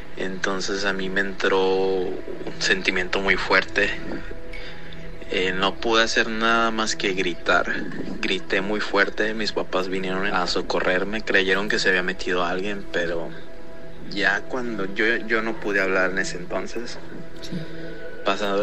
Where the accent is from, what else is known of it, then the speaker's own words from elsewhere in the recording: Mazatlán, Sinaloa, Mexico; soy de Mazatlán, Sinaloa.